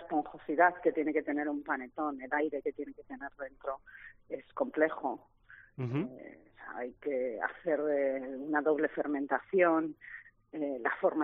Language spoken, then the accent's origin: Spanish; Basque Country, Spain; Como buena vasca, me gusta comer.